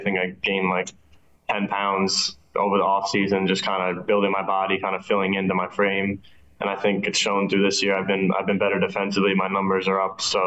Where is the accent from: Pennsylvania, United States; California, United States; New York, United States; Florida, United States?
New York, United States; I always listen to rap growing up, being like listening to New York rap because I'm from New York, you know.